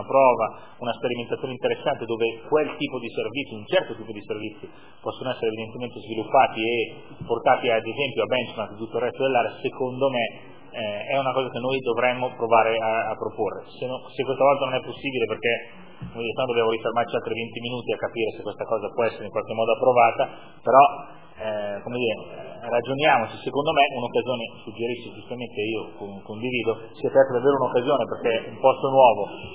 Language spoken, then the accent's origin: Italian; Southern Italy, Italy; sono terrone, quindi per definizione orgoglioso.